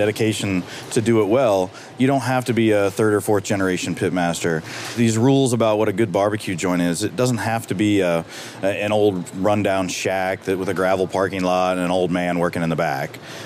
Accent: Ohio, United States; I mean, I get lambasted quite a bit because I'm from Ohio.

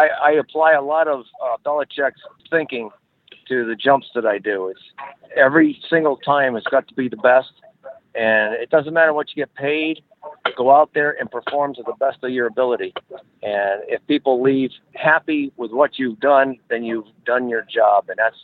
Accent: New England, United States; now in Florida, United States; Come back to my hometown area, and I really do miss New England an awful lot. I love the people up there. It's a whole variety of people down here in Florida.

